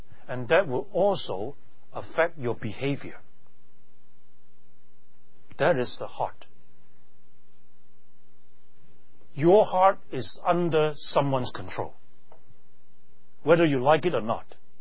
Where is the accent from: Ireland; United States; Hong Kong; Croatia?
Hong Kong; English is a second language; I grew up in Hong Kong. English is not my native tongue. I learned the language when I was kindergarten